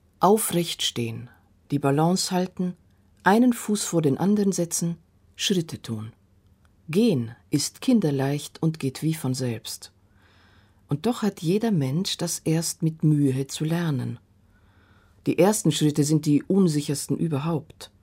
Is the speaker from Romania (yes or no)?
yes; Transylvania, Romania; Mit meinen Kindern reiste ich nach Siebenbürgen, in das Dorf und die Stadt meiner Kindheit, um ihnen zu zeigen, wo ich herkomme.